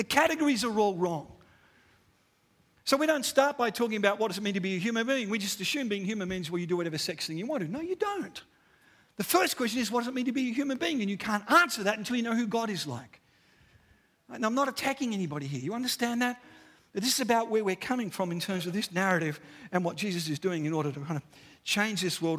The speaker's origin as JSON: {"language": "English", "country": "Australia", "said": "I am Australian."}